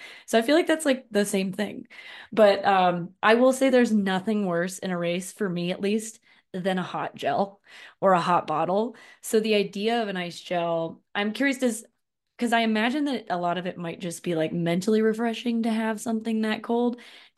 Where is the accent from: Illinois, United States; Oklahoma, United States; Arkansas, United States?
Arkansas, United States; When I was in high school, I grew up in Arkansas. It was very hot and humid.